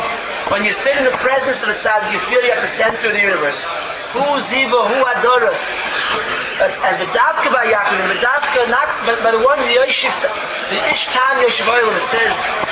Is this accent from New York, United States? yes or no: no; Waterbury, Connecticut, United States; I'm from Waterbury, Connecticut.